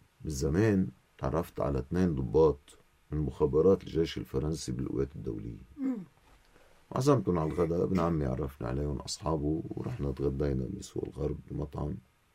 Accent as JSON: {"language": "Arabic", "country": "Lebanon", "said": "نحن كلبنانيين من جميع الطوائف"}